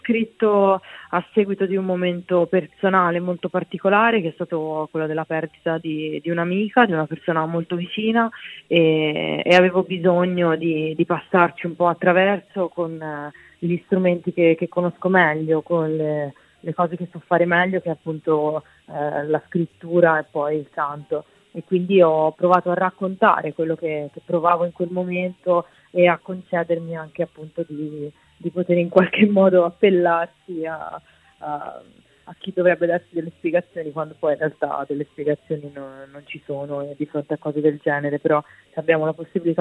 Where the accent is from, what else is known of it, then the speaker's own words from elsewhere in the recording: Forcoli, Tuscany, Italy; nel mio paese d'origine, che si chiama Forcoli, è in provincia di Pisa, vicino a Pontedera